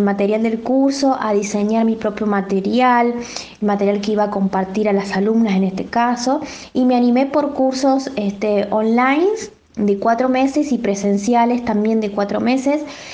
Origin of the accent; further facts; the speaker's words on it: San Luis, Argentina; Bueno, yo soy de la provincia de San Luis, en Argentina. Tengo 30 años